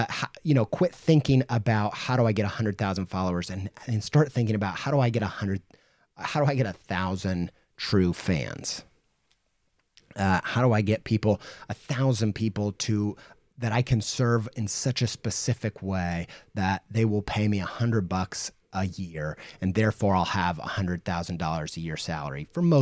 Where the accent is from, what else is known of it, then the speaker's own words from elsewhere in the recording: Indiana, United States; I grew up in Indiana, so I grew up in church